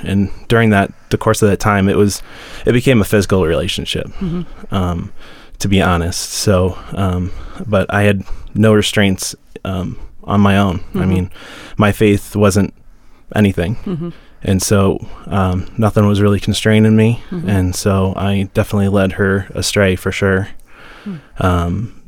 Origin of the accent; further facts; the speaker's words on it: St. Louis, Missouri, United States; I'm from St. Louis, Missouri.